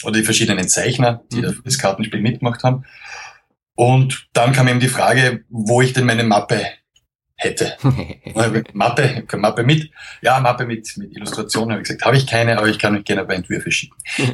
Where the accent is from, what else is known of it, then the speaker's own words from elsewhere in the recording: Graz, Styria, Austria; Ich habe in Wien nie gelebt, ich komme ursprünglich aus Graz, das ist die zweitgrößte Stadt.